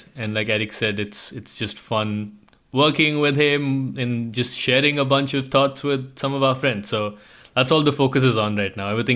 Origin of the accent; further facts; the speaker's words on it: Hyderabad, Telangana, India; also born or lived in Bangalore; So I'm originally from India. I grew up in a city called Hyderabad, but worked predominantly in Bangalore.